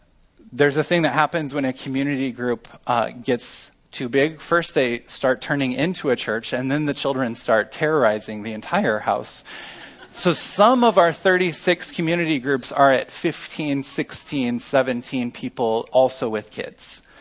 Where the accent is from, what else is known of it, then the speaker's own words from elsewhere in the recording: Missouri, United States; I'm from Missouri. These are my people.